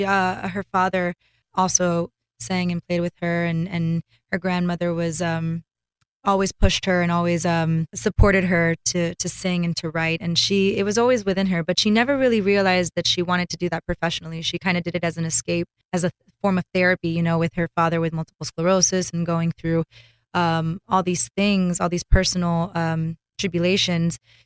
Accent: Miami, Florida, United States; now in New York, United States; I'm originally from Miami, Florida. I live in New York now, but growing up, she was such an inspiration to me, to my mother.

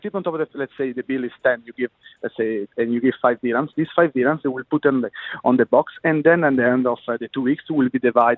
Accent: Italy; I repeat, I come from Italy

